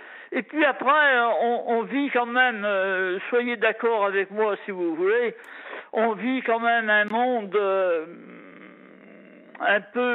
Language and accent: French; Pays de la Loire, France; moi, je suis de la Vendée, là, je suis à côté de l'océan, là.